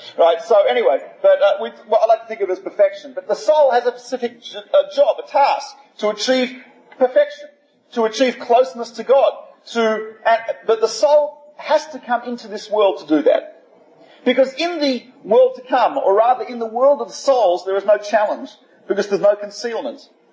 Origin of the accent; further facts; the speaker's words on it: Australia; I'm from Australia, so south of the Mason-Dixon line.